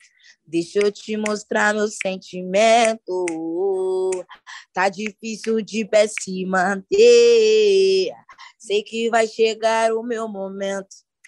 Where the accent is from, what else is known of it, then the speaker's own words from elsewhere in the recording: São Paulo, Brazil; falava da minha quebrada, do Jardim Sinhá